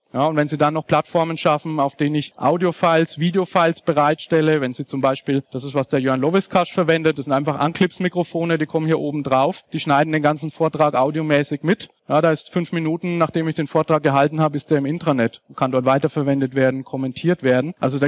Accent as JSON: {"language": "German", "town": "Nuremberg", "region": "Bavaria", "country": "Germany", "said": "ich komme aus Nürnberg, Nürnberger Trichter"}